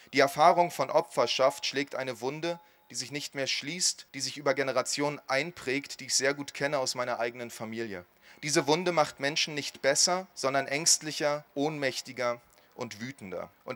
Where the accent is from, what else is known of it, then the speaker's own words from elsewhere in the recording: Berlin, Germany; Und das sage ich als Jude, als Berliner und ja auch als Linker.